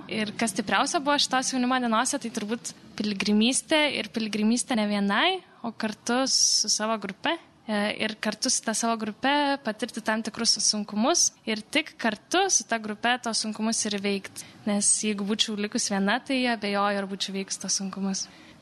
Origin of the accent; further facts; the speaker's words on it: Šiauliai, Šiauliai County, Lithuania; now in Vilnius, Lithuania; iš Šiaulių, Žemaitijos kvoto organizacijos, dabar mokusi Vilniuje.